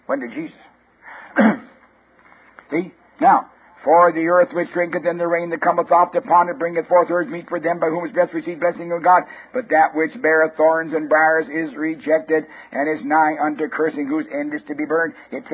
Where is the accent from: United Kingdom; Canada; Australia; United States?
Canada; born there; I'm a Canadian by birth.